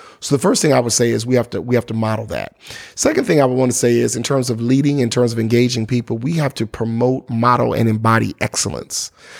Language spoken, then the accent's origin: English; Baton Rouge, Louisiana, United States; So I am a native of Baton Rouge, Louisiana, but I'm a PK, a preacher's kid. So we moved from place to place.